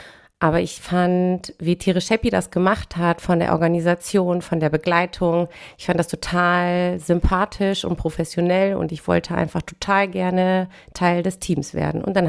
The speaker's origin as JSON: {"language": "German", "town": "Hanover", "region": "Lower Saxony", "country": "Germany", "moved": "as an adult", "lives_now": "Cologne, Germany", "said": "Ich bin 39 Jahre alt und ich wohne in Köln. Ich komme aber eigentlich ursprünglich aus Hannover. Ich bin vor 18 Jahren fürs Studium hier nach Köln gezogen"}